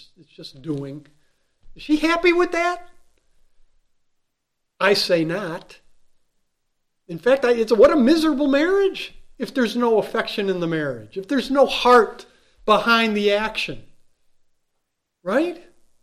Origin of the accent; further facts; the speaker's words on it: Chicago, Illinois, United States; now in New York, United States; I remember when I was coming to New York, and I came from Chicago, that's where I was born and raised, and in the Midwest, back in those days.